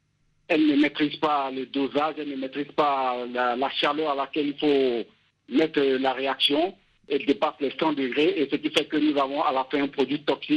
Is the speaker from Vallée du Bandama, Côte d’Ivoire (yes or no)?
yes; Bouaké, Vallée du Bandama, Côte d’Ivoire; born there; now in Abidjan, Côte d'Ivoire; Je suis né à Boaké, je suis de Tchéné, précisément de Tchéné.